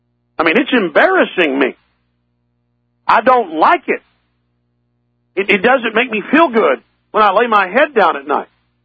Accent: Dallas, Texas, United States; And, you know, I grew up in Dallas in an upper middle class neighborhood

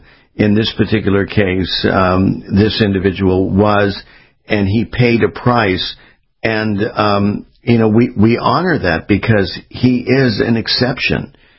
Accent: Florida, United States; especially down in Florida, my home state

